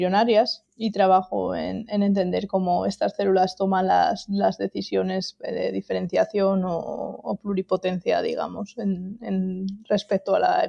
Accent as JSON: {"language": "Spanish", "region": "Cantabria", "country": "Spain", "also_born_or_lived": "Barcelona, Spain", "lives_now": "Ithaca, United States", "said": "Yo soy de peor clima todavía. O sea, yo soy de Cantabria."}